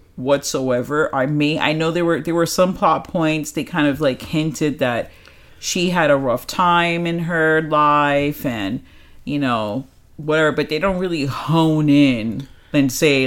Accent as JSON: {"language": "English", "region": "New York", "country": "United States", "tie": "born or raised there", "said": "I was born and raised in New York, so I have, you know, a love for my city"}